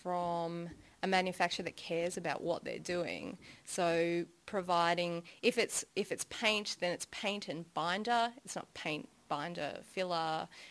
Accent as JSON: {"language": "English", "town": "Melbourne", "region": "Victoria", "country": "Australia", "tie": "born or raised there", "said": "I'm from Melbourne, from the southeastern suburbs. Mm-hmm. So that's about 45 minutes out of town."}